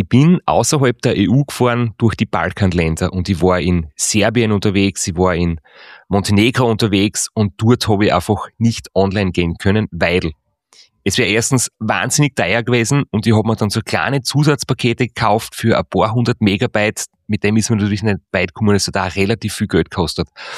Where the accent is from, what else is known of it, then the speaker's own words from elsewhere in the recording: Styria, Austria; habe einige Jahre in Leoben gelebt, ich war dort auf der Montanuni, ich bin dort sehr viel trainieren gewesen und ich bin ja im Bezirk Leoben aufgewachsen und geboren.